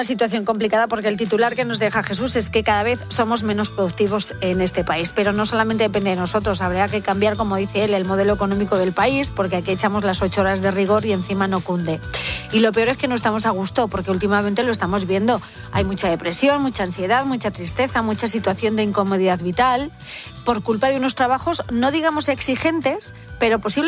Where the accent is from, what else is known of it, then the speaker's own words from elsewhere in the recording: Spain; Que los españoles somos los europeos que más horas pasamos en el curro, pero no los más productivos.